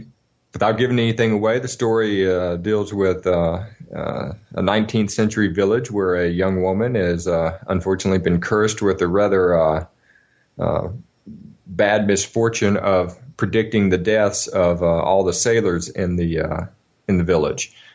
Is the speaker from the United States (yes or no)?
yes; Alabama, United States; I grew up in Alabama.